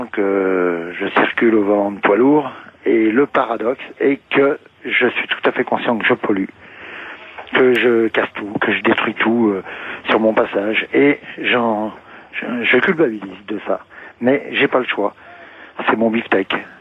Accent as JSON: {"language": "French", "region": "Auvergne-Rhône-Alpes", "country": "France", "tie": "born or raised there", "said": "Moi, je suis natif du plateau d'Assis, c'est-à-dire juste en face du tunnel du Mont-Blanc."}